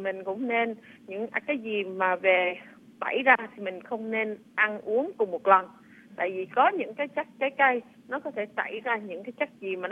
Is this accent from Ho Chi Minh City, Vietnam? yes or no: no; Huế, Thừa Thiên Huế, Vietnam; now in United States; Tại trước mình người Huế thì cái bưởi mà kiểu thanh trà mà giống như mình làm gỏi đó